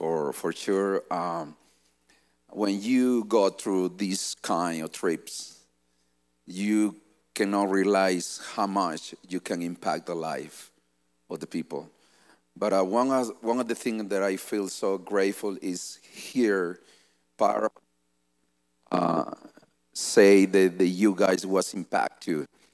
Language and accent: English; El Salvador; now in Nicaragua; I'm from El Salvador. I'm Salvadorian. But I spent my last 20 years in Nicaragua with my family